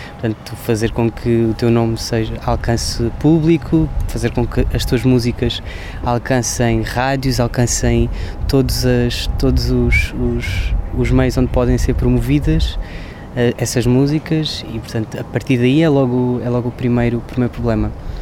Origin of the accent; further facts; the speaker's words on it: Alentejo, Portugal; eu sou do Alentejo e, portanto, sendo do Alentejo, há uma coisa que me acompanha desde cedo, que é o gostar de estar à mesa.